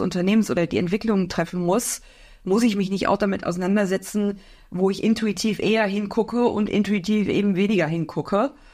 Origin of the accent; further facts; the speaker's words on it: Berlin, Germany; born there; gebürtige Berlinerin, sitze deswegen sehr gerne hier und gucke in den Berliner Himmel, wohne schon seit langer Zeit im Rheinland.